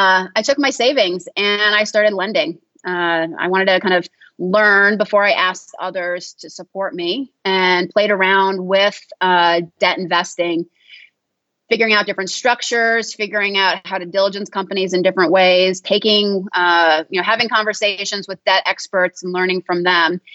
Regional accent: United States; I've only worked in emerging markets, even though I'm American.

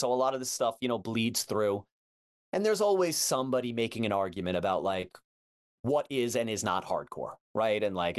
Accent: Long Island, New York, United States; and especially growing up on Long Island.

